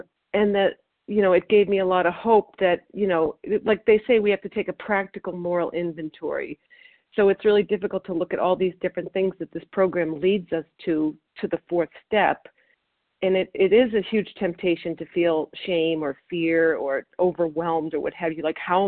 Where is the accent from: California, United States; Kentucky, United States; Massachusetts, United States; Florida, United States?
Massachusetts, United States; I'm from Massachusetts, and I'm a compulsive overeater.